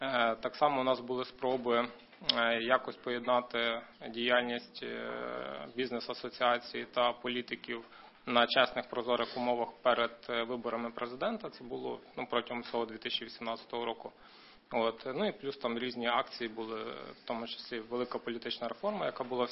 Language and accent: Ukrainian; Lviv, Lviv Oblast, Ukraine; Ні, я зі Львова.